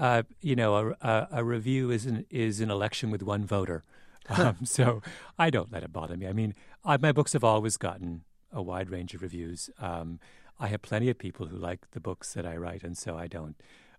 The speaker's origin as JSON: {"language": "English", "country": "Canada", "said": "I always bring up the fact that I'm Canadian."}